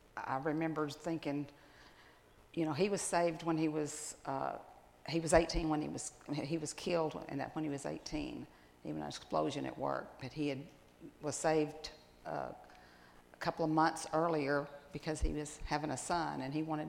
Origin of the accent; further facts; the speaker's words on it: Irving, Texas, United States; also born or lived in Dallas; I grew up in Dallas, Irving. I moved around. We moved around quite